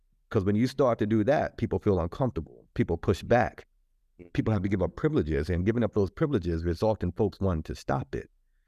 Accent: Charlottesville, Virginia, United States; I'm from Charlottesville, Virginia. We have folks talk about those statues for generations.

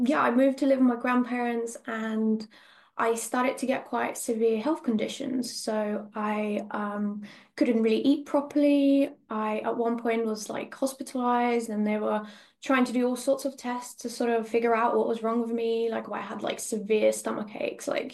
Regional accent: Russia; moved away; I'm originally from Russia, so a very different culture to where I am now

